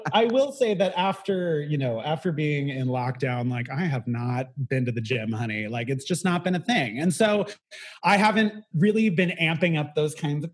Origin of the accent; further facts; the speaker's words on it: California, United States; as I grew up in the Bay Area. So catering was not like a huge part of life the way that it is in New York City.